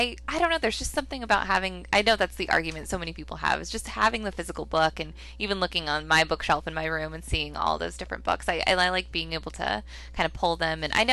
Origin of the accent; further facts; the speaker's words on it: Arizona, United States; growing up in Arizona, there it's very hot in the summers